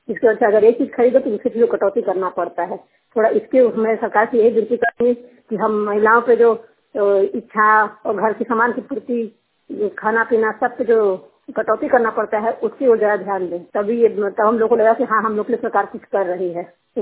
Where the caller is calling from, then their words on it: Thargama, India; मैं मेरे गांव का नाम बंगनवार है, मैं थरगामा से बोल रही हूँ।